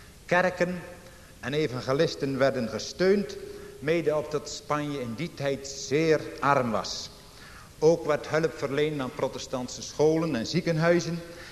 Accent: Netherlands; het grote voorrecht dat wij als Nederlanders mogen hebben dat we opgroeien in een land waar de laatste 4 eeuwen de bazuin van het zuivere evangelie heeft mogen klinken en nog mag klinken.

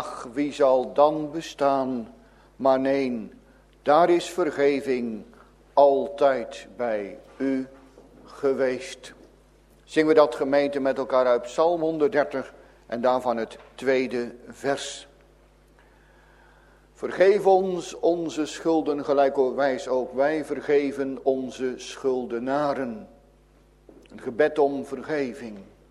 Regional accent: Werkendam, North Brabant, Netherlands; Zo herinner ik mij nog als kind in onze geboorteplaats Werkendam

